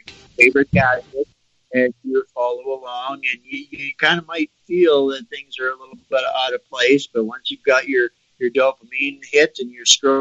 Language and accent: English; High Level, Alberta, Canada; This past summer, I saw my hometown high level being evacuated and in danger of burning down.